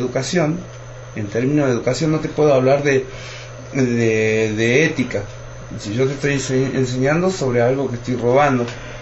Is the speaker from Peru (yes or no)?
no; Argentina